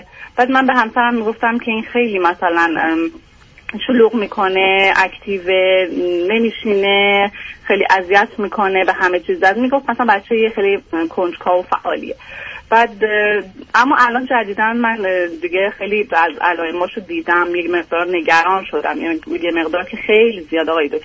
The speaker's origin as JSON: {"language": "Persian", "country": "Iran", "moved": "as an adult", "lives_now": "United States", "said": "6 سال هم ازدواج کردیم از ایران و اومدیم."}